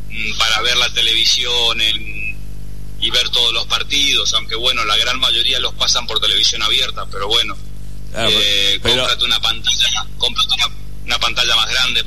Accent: Spain; soy más español, menos español, esa es la realidad.

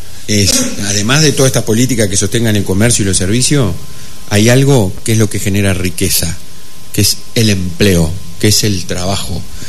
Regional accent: Tacuarembó, Uruguay; yo soy el interior, yo soy de Tacuarembó.

